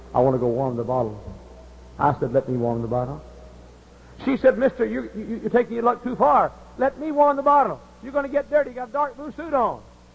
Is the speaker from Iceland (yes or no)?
no; Texas, United States; I spoke to her, being from Texas. I was born and reared in the Holy Land near Dallas and Fort Worth.